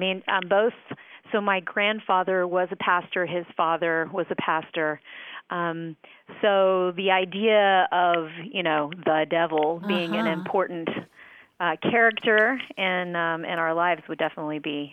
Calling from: San Antonio, Texas, United States; I'm calling from San Antonio, Texas.

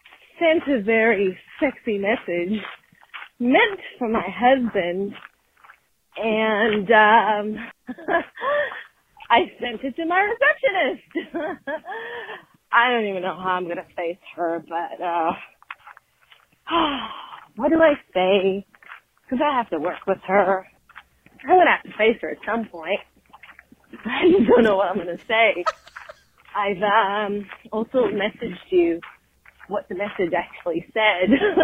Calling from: Australia; I'm calling from Australia. I'm down under.

